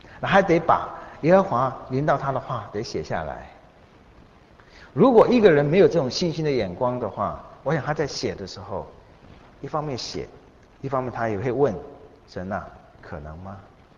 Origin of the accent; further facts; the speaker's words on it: China; 我们中国人所说的结婚的时候海枯石烂永不变心，其实海也没枯，石也没烂，心老早都变到哪里去了？